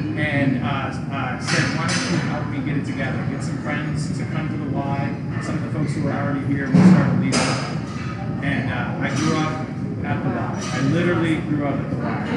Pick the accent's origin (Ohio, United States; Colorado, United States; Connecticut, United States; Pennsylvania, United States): Ohio, United States; Lancaster; also born or lived in Columbus, United States; I was growing up in Central Ohio. I grew up in the north part of Columbus for a little bit of time. And my mom decided to move us down to Lancaster, Ohio, just south here of Central Ohio